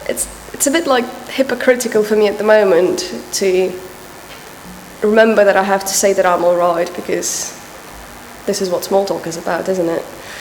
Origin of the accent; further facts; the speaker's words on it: Khmelnytskyi, Khmelnytskyi Oblast, Ukraine; So I'm from Khmelnytskyi. This doesn't sound like anything you know, probably. It's in between central and western Ukraine.